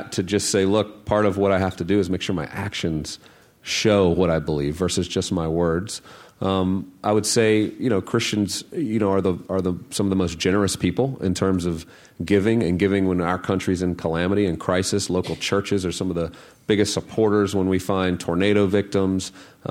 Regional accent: United States; I'm actually a follower of Jesus even before I'm an American.

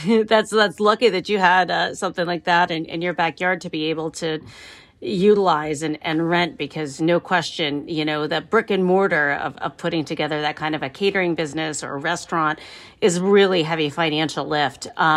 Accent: Ohio, United States; Canal Fulton, Ohio, my home state.

